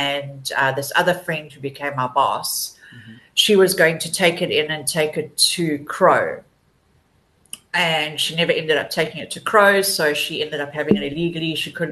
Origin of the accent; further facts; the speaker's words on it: KwaZulu-Natal, South Africa; also born or lived in Johannesburg; Well, I was born in Joburg, and then my parents moved to KZN. And I obviously did my high schooling here